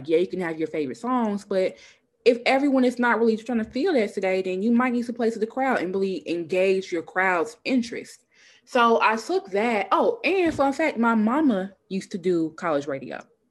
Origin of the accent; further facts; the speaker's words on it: Memphis, Tennessee, United States; accent: Memphis; I have to learn that I'm going to be my genuine Memphis accent itself, regardless of who in the room.